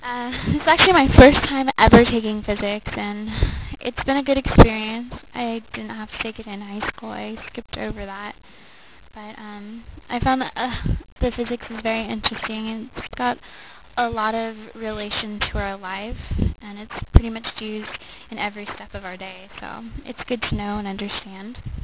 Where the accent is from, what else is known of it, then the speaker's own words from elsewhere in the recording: Poway, California, United States; also born or lived in Riverside; I'm originally from Poway, California. I've lived there for the past 10 years. Prior to that, I lived in Riverside, California, which is probably about 2 hours north from here near the San Bernardino Mountains.